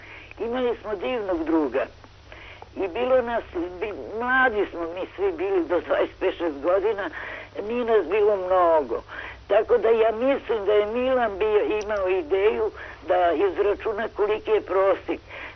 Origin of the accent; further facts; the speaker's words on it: Belgrade, Serbia; now in Bucharest, Romania; Ne, ja sam Beograđanka.